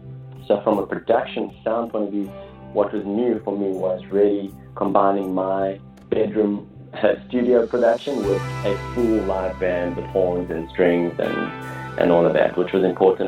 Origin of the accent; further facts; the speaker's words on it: Johannesburg, Gauteng, South Africa; there's no logical explanation for me as a white Jewish boy growing up in Johannesburg to have this kind of music